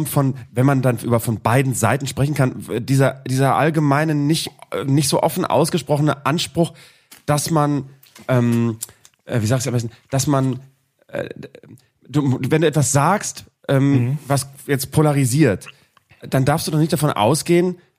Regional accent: Bremen, Germany; ich bin zwar quasi in Bremen-Nord aufgewachsen, aber wenn man ganz ehrlich ist, mit den 50% Menschen aus der Türkei oder aus aus Nordafrika in meiner Klasse

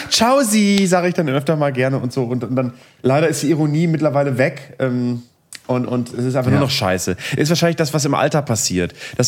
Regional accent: Bremen, Germany; born there; Als gebürtiger Bremer und verheirateter Familienvater, Mitte 30

